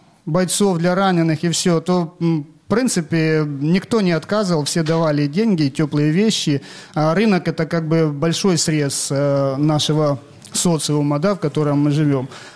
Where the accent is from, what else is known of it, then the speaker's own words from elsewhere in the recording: Svatove, Luhansk Oblast, Ukraine; Я со Сватова.